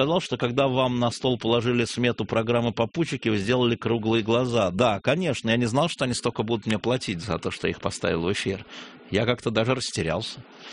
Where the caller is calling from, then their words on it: Saint Petersburg, Russia; из Питера